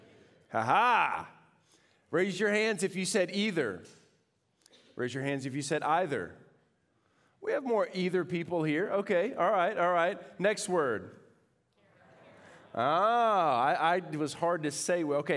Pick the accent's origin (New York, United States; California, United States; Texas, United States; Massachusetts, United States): Texas, United States; Houston; That is, I'm from Houston, Texas, petroleum capital of the world.